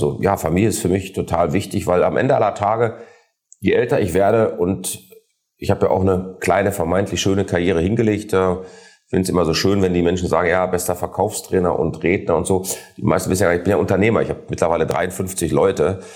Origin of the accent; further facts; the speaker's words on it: Essen, North Rhine-Westphalia, Germany; Ich bin halt ein Essener Junge. Ich bin in Essen geboren, aufgewachsen, später auf Schalke.